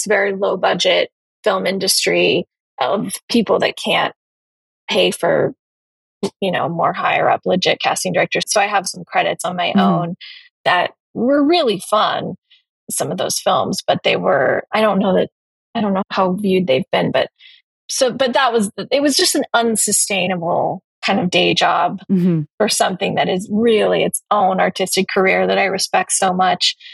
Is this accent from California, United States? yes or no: yes; Los Angeles, California, United States; Well, I grew up in Los Angeles.